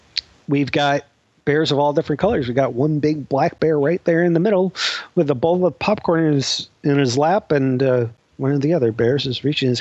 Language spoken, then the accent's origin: English; Minnesota, United States; remember, I'm from Minnesota.